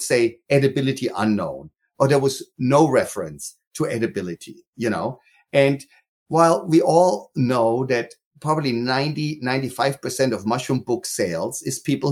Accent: Munich, Bavaria, Germany; growing up in Munich, Germany, and then Chernobyl happened when I was, 23 or so.

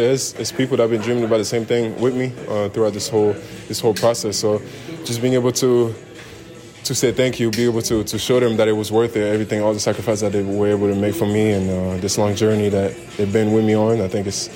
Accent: Belgium; now in United States; I'm a rookie. I'm from Belgium. I'm not used to this environment.

